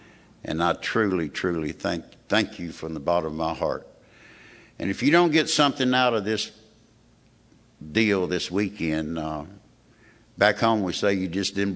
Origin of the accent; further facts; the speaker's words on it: Appalachia, United States; So I guess I'm just an Appalachian American.